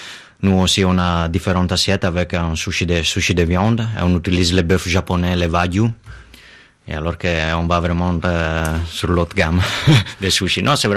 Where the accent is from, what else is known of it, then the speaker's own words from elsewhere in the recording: Italy; Oui, bien sûr, parce que moi je suis italien